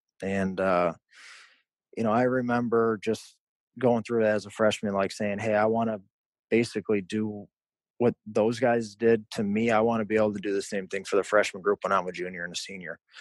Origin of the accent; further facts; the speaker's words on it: Midwest, United States; me growing up in the Midwest, that's a really winning organization